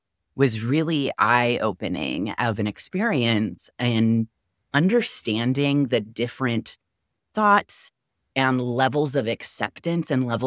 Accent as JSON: {"language": "English", "town": "Huntington Beach", "region": "California", "country": "United States", "tie": "born or raised there", "said": "I'm originally from Orange County, which for those who may or may not be familiar with Orange County in Southern California, it's a pretty conservative place. I grew up in Huntington Beach"}